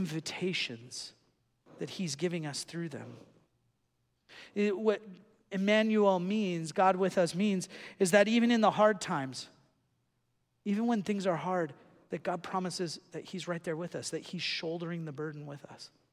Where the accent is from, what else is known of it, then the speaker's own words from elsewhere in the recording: Huntington Beach, California, United States; I grew up in Huntington Beach, and so they were all surfers.